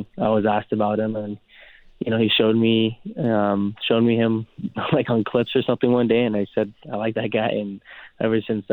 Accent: California, United States; now in Michigan, United States; even when I moved from California, Michigan about 10 years ago

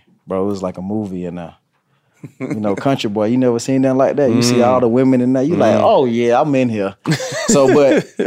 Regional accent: Georgia, United States; You know, I'm from South Georgia, dog.

